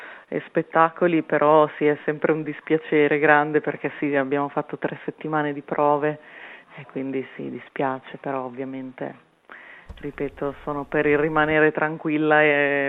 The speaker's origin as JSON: {"language": "Italian", "region": "Emilia-Romagna", "country": "Italy", "tie": "born there"}